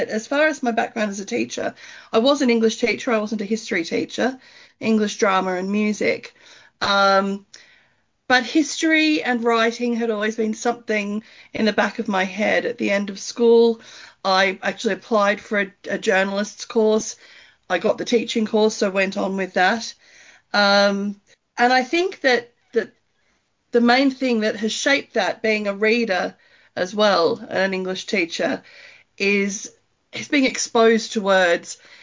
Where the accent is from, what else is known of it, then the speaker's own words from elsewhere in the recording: Melbourne, Victoria, Australia; as most people can tell the minute they listen to me, I'm not from this hemisphere. I grew up in Melbourne, Australia, and met my husband there. I grew up in a beachside suburb.